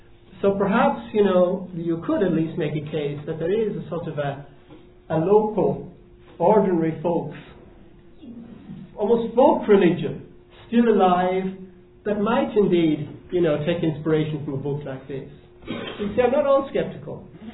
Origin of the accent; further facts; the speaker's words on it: Ireland; so that's my just few thoughts on as speaking as an Irish person